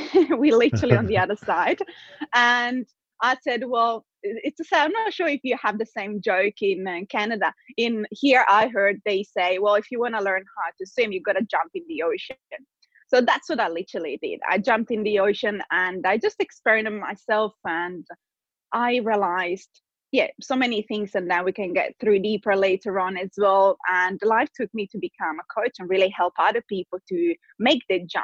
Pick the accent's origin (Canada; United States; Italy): Italy; English is a second language; now in Australia; came to Australia 8 years ago. I'm originally Italian, as probably some people can pick that up from my accent.